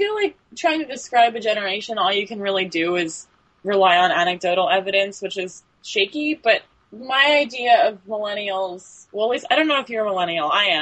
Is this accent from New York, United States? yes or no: no; Pennsylvania, United States; Yeah, I grew up in Chester County, which is like on the border of Amish country.